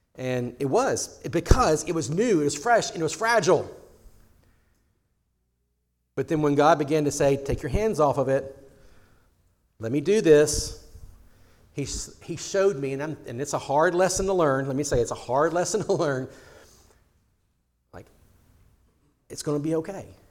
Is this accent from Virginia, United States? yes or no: yes; Virginia, United States; One of the great stories that comes out of the American Revolution era happened in Virginia, my home state, in January of 1776.